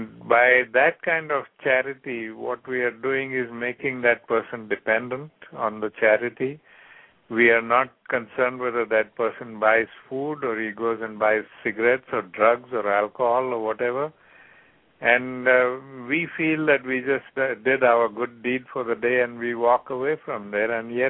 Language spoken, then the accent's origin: English; South Africa; because I grew up in South Africa at a time when apartheid was at its worst